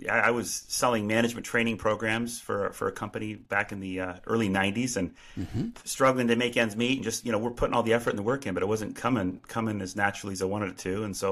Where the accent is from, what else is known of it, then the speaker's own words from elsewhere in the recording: Ontario, Canada; now in United States; I grew up in Canada, immigrated to the U.S. in roughly, early to mid-90s.